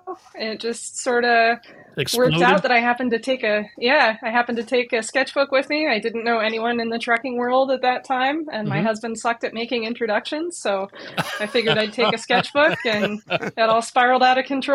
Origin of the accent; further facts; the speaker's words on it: Ohio, United States; also born or lived in England; I'm from Ohio. Northwest Ohio.